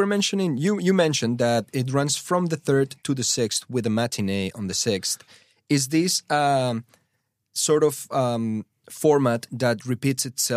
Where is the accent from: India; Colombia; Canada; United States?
Colombia; Santander; Yeah, I am from Colombia, from the Andes region of Colombia.